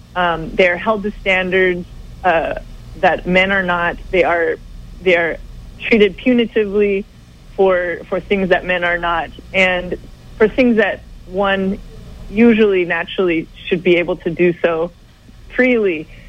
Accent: Puerto Rico; born there; I was born in Puerto Rico and have been back many times.

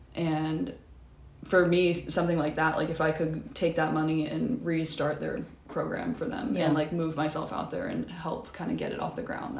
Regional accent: Santa Rosa, California, United States; I'm from Santa Rosa.

